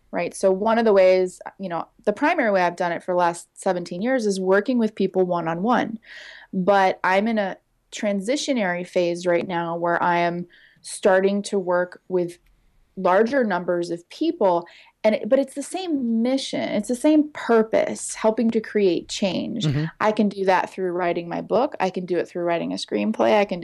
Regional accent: Kansas, United States; born there; accent: Southern; also born or lived in Alabama / New York; Well, I was born in Kansas, and I was a military brat, so we moved around a lot

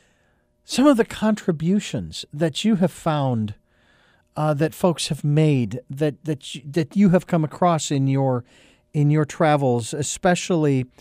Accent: Phoenix, Arizona, United States; I thank God I can say that I'm from Phoenix and I'm from a World Series town.

